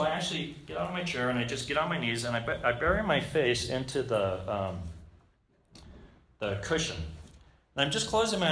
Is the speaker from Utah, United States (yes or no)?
no; Colorado, United States; Now, I was born and raised in Colorado, so I'd go see games and concerts up at CU.